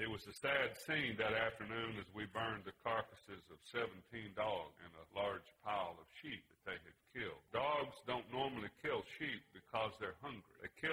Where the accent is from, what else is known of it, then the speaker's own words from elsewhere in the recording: Louisiana, United States; program on Sunday mornings on station KFNB in Faraday, Louisiana, about 6 miles from where I grew up on the Tensaw River.